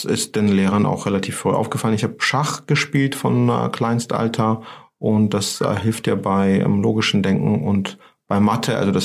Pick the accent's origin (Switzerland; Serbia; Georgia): Georgia; German is a second language; moved away as an adult; now in Germany; Also ich komme aus Georgien, das kann man unschwer an meinem Nachnamen erkennen. Zumindest die Eingeweihten würden das tun. Bin dort aufgewachsen, habe auch dort studiert und bin zur Promotion nach Deutschland gekommen